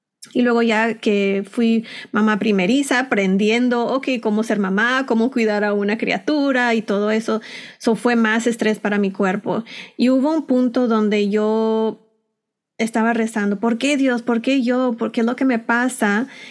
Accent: Texas, United States; now in California, United States; yo en ese tiempo viví en Texas, bueno, yo nací y crecí en Texas, y luego me enamoré, me casé, me moví a California

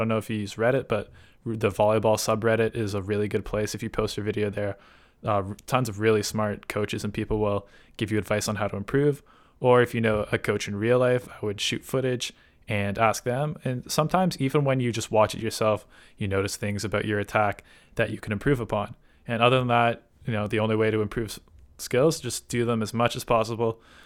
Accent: Toronto, Ontario, Canada; I am from Canada, more specifically Toronto, and I am 25 years young.

